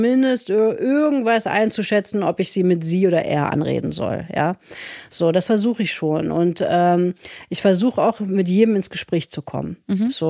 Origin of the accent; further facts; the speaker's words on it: East Germany, Germany; mein Englisch ist relativ schlecht, weil ich bin ja im Osten groß geworden und genau zu der Zeit, wo ich Englisch gelernt habe, waren das dann die ehemaligen Russischlehrer, die uns versucht haben, Englisch beizubringen.